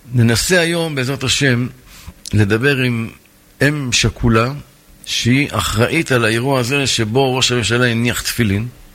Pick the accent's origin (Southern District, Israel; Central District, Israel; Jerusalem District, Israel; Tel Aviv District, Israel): Jerusalem District, Israel; Jerusalem; גם אני ירושלמי, אולי גדל.